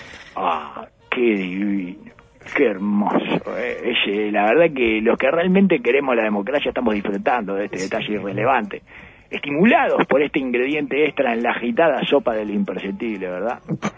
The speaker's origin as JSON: {"language": "Spanish", "country": "Uruguay", "said": "yo soy más uruguayo que judío"}